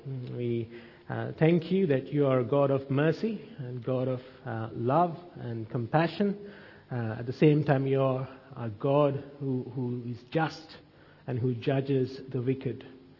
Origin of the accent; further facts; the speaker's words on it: Sri Lanka; moved away; Back home when we were growing up in Sri Lanka, we had this big block of land.